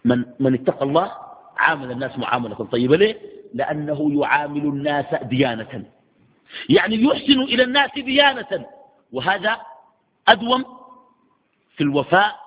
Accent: Sudan; ويجيك والله في السودان عندنا جلسة

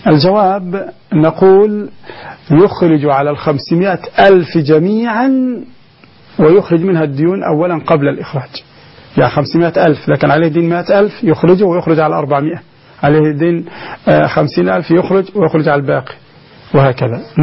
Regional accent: Egypt; طبعا عندنا في مصر يزرعون الأسماك

